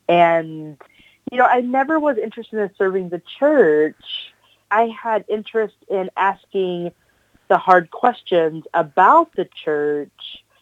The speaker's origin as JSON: {"language": "English", "region": "Texas", "country": "United States", "said": "because I was a really braggadocious Texan. You know, I moved from Texas to Chicago, didn't have a coat, wore t-shirts and jeans all the time"}